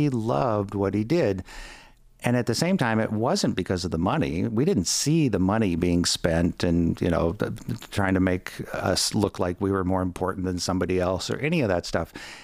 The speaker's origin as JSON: {"language": "English", "region": "Midwest", "country": "United States", "tie": "born or raised there", "said": "And I certainly took that as a compliment growing up in the Midwest."}